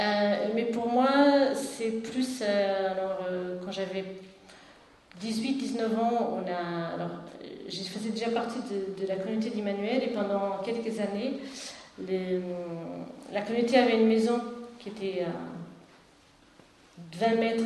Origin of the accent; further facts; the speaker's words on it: Portugal; J'ai grandi au Portugal, je suis née dans une ville à 70 km de Fatima.